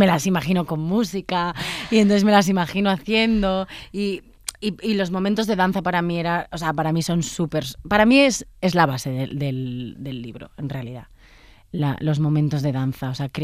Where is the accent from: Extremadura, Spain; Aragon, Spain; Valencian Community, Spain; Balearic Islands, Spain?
Extremadura, Spain; Badajoz; cosas que para mí son importantes de mi adolescencia en Badajoz